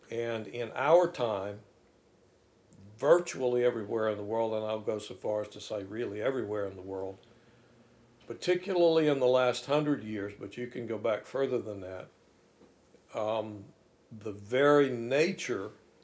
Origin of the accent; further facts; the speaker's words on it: United States; Obviously, I'm an American. I grew up in the United States.